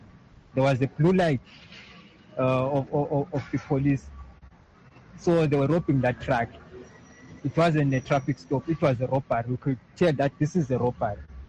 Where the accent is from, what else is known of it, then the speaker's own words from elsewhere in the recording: Zimbabwe; now in South Africa; I tell them straight, I come from Zimbabwe.